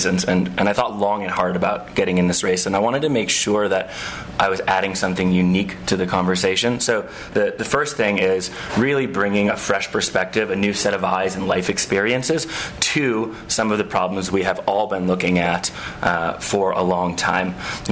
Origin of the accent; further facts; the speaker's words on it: Chicago, Illinois, United States; I was born and raised in Chicago.